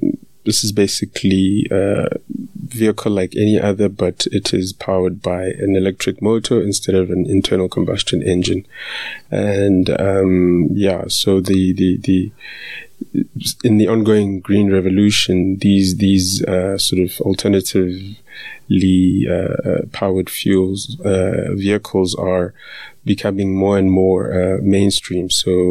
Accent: Johannesburg, Gauteng, South Africa; So I'm South African, born and bred in Johannesburg.

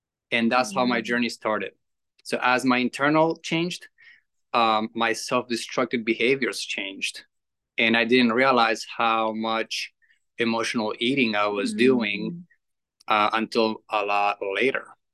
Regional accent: Argentina; English is a second language; I'm from Argentina, and I grew up eating red meat twice a day, every day. Okay, we have in Argentina more cows than people.

